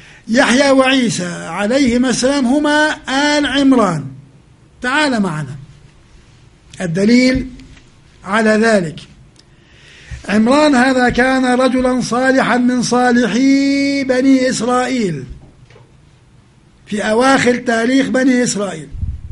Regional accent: Jordan; اللي عندنا في الأردن في المعطس في الغور

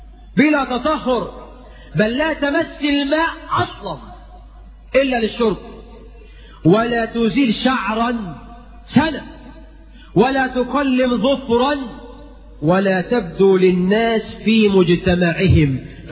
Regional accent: Egypt

